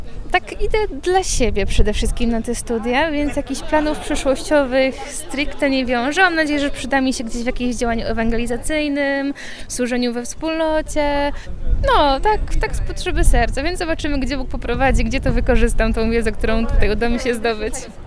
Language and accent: Polish; Wrocław, Lower Silesian Voivodeship, Poland; jestem tutaj z Wrocławia, ze wspólnoty Hallelujah